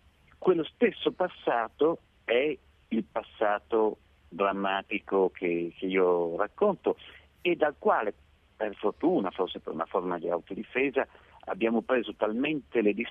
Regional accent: Turin, Piedmont, Italy; Nel mio caso, essendo torinese, è accaduto anche fisicamente accanto a me, a un chilometro da dove abitavo io.

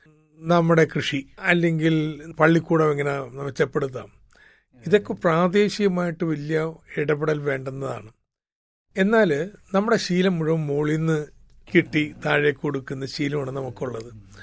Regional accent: Kottappuram, Kerala, India; ഞാൻ ജനിച്ചത് കോട്ടപ്പുറത്താണ്. എൻ്റെ അമ്മയുടെ വീട് കോട്ടപ്പുറത്താണ്. കോട്ടപ്പുറം കോട്ടയുടെ തൊട്ടിപ്പുറത്താ എൻ്റെ വീടുണ്ടായിരുന്നത്. ഞങ്ങളെ കോട്ടയക്കാരനെ വിളിക്കാം.

